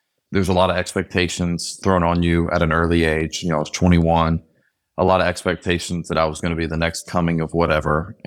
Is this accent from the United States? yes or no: yes; Atlanta, Georgia, United States; I grew up in Atlanta, Georgia, grew up with a phenomenal family, grew up in church, grew up playing baseball and basketball.